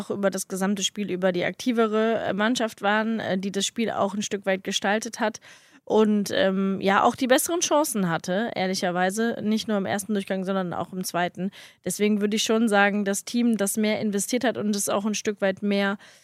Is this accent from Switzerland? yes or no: no; Germany; ich bin halt an der Grenze groß geworden